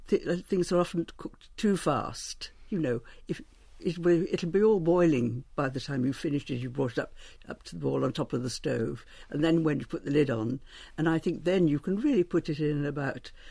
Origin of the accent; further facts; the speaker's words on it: Birmingham, West Midlands, United Kingdom; I was brought up in Birmingham, yeah.